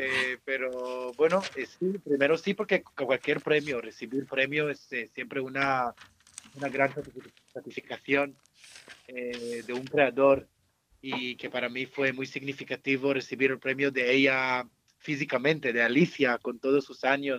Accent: Israel; moved away; Creo que conlleva una pasión de construir un lenguaje que creo que es una cosa que venimos con ella desde Israel.

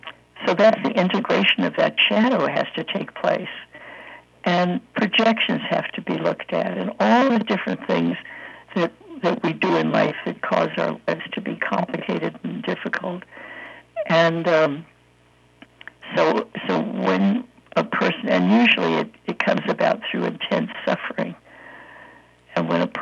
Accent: East Coast, United States; When I was a little girl, I was raised on the Atlantic coast, on the East Coast, and I swam in the Atlantic Ocean.

